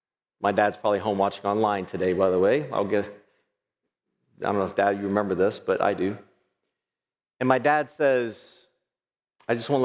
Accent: United States; But as an American, we don't think about this.

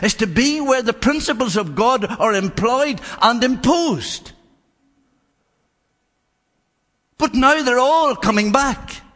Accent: Mullen, Ireland; I come from Mullen, from the Republic of Ireland.

